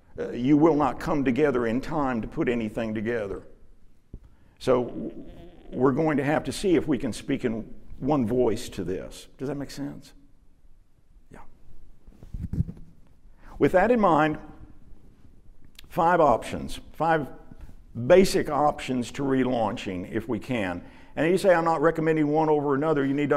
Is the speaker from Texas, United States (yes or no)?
yes; Dallas, Texas, United States; I grew up working in Churches of Christ in Dallas during the heyday of the 70s and the 80s and the 90s